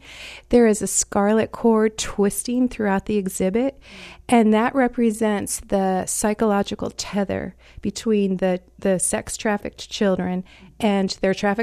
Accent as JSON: {"language": "English", "town": "Grand Rapids", "region": "Michigan", "country": "United States", "said": "Well, I am an artist, and I'm excited about Art Prize, and I'm here from Grand Rapids."}